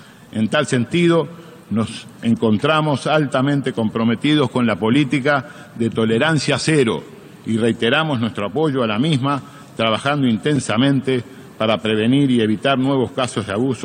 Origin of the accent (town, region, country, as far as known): Uruguay